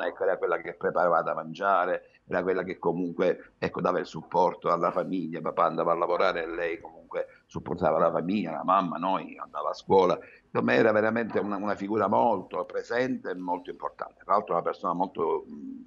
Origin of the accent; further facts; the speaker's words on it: Belmonte, Sicily, Italy; per parlare di quella via dove io abitavo, quella piccola via che era a pochi metri dalla piazza e del mio paese